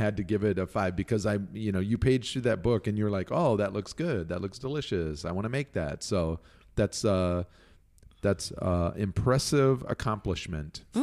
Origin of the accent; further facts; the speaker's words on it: Mexico City, Mexico; I grew up in Mexico City, and Diana Kennedy's recipes are the only recipes that are authentic.